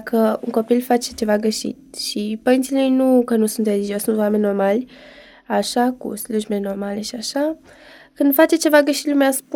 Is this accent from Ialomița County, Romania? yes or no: no; Lipova, Arad County, Romania; now in Bucharest, Romania; Eu vin din Arad, Lipova.